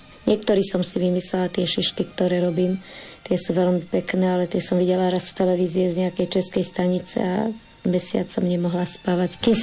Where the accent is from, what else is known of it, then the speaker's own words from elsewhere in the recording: Bojnice, Trenčín Region, Slovakia; ja pochádzam z Bojnic, mamu mám odtiaľto, z veľkej lehôtky tá sa vydala do Bojnic, ja zase z Bojnic zaspäť